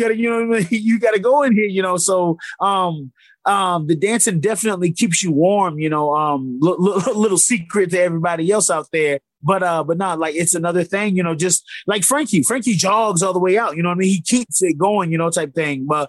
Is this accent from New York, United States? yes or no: no; Georgia, United States; also born or lived in Spain / Colorado / Texas / Alabama; I'll claim Georgia is where I grew up. I was an Air Force brat, so born in Spain, actually. From Spain, about 4 or 5 years there. Went to Colorado, from Colorado to Texas to, I think, Alabama